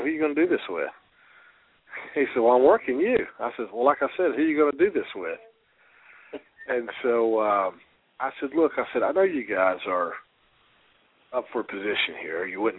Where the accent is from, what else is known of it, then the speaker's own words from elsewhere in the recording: Nashville, Tennessee, United States; I grew up here in Nashville as a Larry Bird fan, okay? So grew up here in Nashville as a Larry Bird fan.